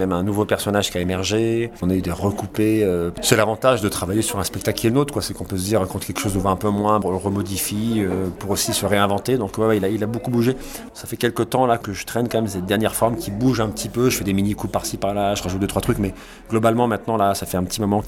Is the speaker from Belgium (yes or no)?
no; Clermont-Ferrand, Auvergne-Rhône-Alpes, France; born there; je suis né du côté de Clermont-Ferrand, d'un père un peu ouvrier portugais et d'une mère gitane, quoi, faisant partie de la communauté des gens du voyage.